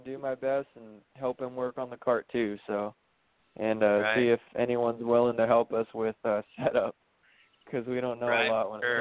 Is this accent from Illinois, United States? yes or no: no; Santa Cruz, California, United States; My home track's Monterey Bay Carters. I'm from Santa Cruz, California.